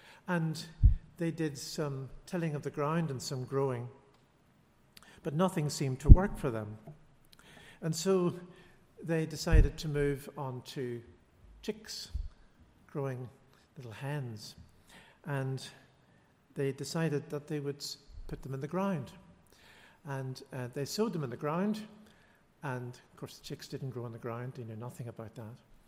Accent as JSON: {"language": "English", "town": "Lisburn", "region": "Northern Ireland", "country": "United Kingdom", "tie": "born or raised there", "said": "That's when I was growing up in the Lisburn area."}